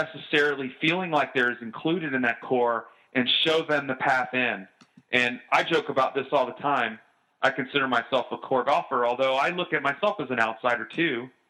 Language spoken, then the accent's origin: English; Georgia, United States; I'm from Georgia.